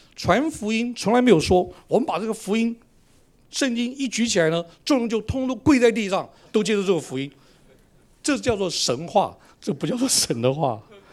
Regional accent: Taiwan; 我是从台湾来的，在台湾的男生呢都要当兵的

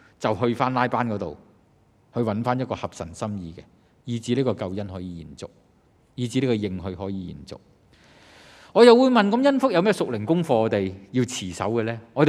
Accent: China; 咁讀完之後，我都好有心，好想服侍我哋中國人嘅方面嘅需要。咁我翻嚟香港，一家咁翻嚟。

